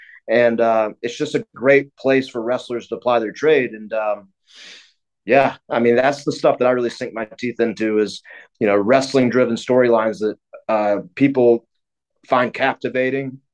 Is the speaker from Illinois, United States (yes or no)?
no; Columbia, South Carolina, United States; Well, I grew up in Columbia, South Carolina, which was a big Crockett territory in NWA, WCW back in the day.